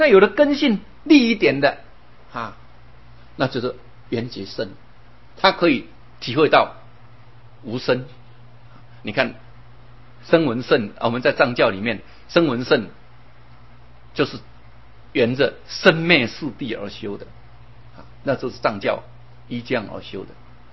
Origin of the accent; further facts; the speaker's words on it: Taiwan; 我们台湾话说急马爱矮啊